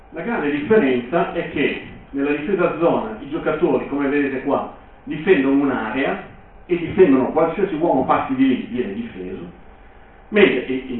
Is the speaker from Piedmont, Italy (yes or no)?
yes; Piedmont, Italy; Devo dirvi anche che vengo dalla Val Susa